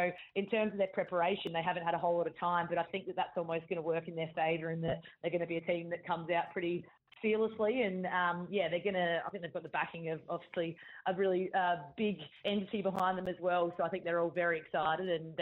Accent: Adelaide, South Australia, Australia; moved away as an adult; now in Sydney, Australia; And when I moved over from Adelaide at the end of the 2016 season, I sort of thought, oh, I'll just come to Sydney and get a new experience for a couple of years and then probably just end up going home.

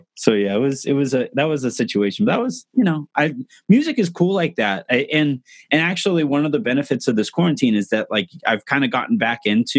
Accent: Yorba Linda, California, United States; I grew up in Yorba Linda.

